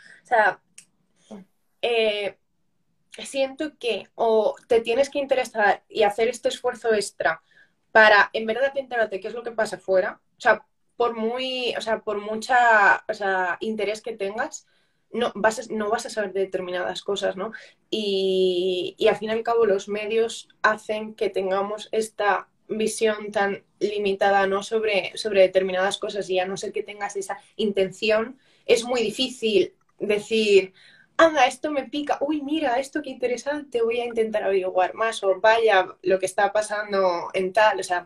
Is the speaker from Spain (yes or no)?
yes; Spain; los cofundadores sí, dos somos españoles